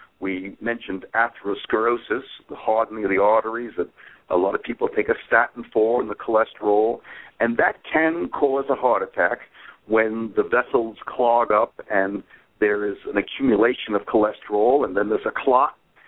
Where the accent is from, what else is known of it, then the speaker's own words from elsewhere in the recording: New York, United States; I'm from the United States and grew up around the New York area and went to Cornell as an undergraduate